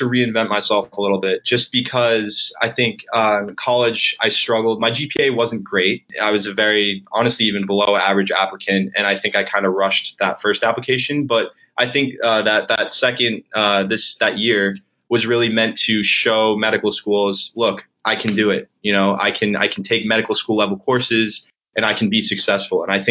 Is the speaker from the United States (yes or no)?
yes; Colorado, United States; So I grew up in Colorado. Then I went to Emory undergrad